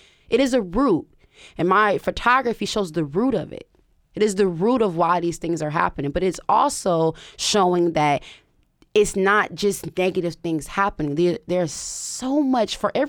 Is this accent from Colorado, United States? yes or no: no; Oakland, California, United States; you know, I'm from Oakland. And not only am I from Oakland, I am from East Oakland.